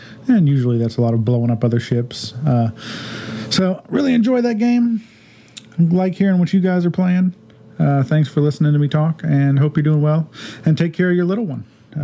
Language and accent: English; Virginia, United States; from Virginia, and I'm a bit of a RPG sci-fi lover kind of guy.